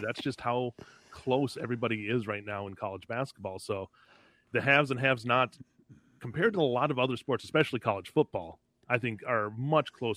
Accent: Green Bay, Wisconsin, United States; it's maybe because I'm from Green Bay and … from Green Bay

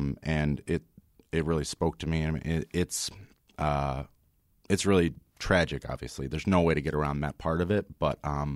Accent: Dunkirk, New York, United States; also born or lived in Buffalo; So I grew up in Western New York in a small kind of hardscrabble town called Dunkirk, named for the one in France, but with far fewer miracles.

